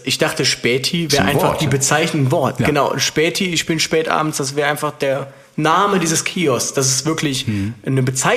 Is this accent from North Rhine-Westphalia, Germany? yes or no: yes; Aachen, North Rhine-Westphalia, Germany; Also ich bin ja aus Aachen, ist 50 Kilometer entfernt.